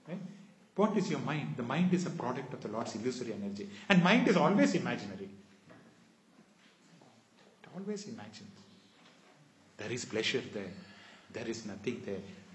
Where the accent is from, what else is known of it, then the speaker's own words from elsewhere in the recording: India; born there; I was born in India. So I'm attached to my country.